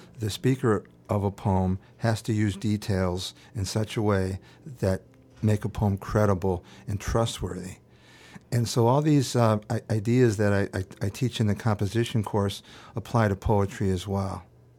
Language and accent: English; Detroit, Michigan, United States; I'm from Detroit.